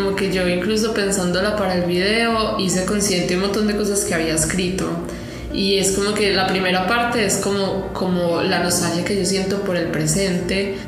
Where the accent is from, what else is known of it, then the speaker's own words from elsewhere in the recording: Medellín, Antioquia, Colombia; soy una cantautora de Medellín